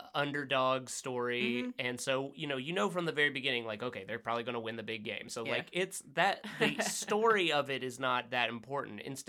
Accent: the South, United States; my family is from Alabama, and I grew up in the South.

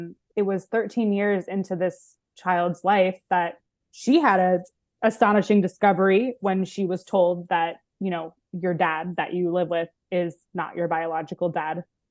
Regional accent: Baltimore, Maryland, United States; And I grew up Jewish in Baltimore, Maryland.

